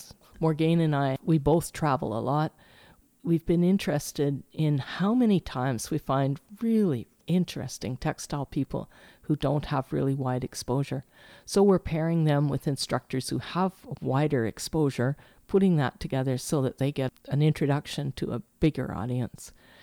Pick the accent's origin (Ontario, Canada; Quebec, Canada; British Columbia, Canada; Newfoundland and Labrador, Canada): British Columbia, Canada; Squamish; And Forks is a little town that's very similar to where I grew up in Squamish, a logging town where logging has finished and there we are.